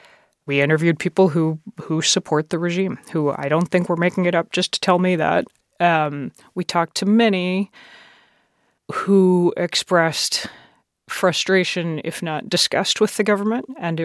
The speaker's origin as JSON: {"language": "English", "country": "United States", "said": "I'm American. I don't speak Farsi."}